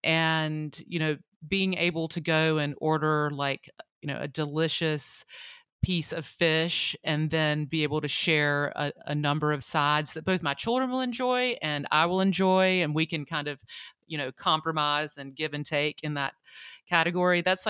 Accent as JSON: {"language": "English", "region": "North Carolina", "country": "United States", "tie": "born or raised there", "said": "it's a full service restaurant named after the county that I grew up in here in North Carolina."}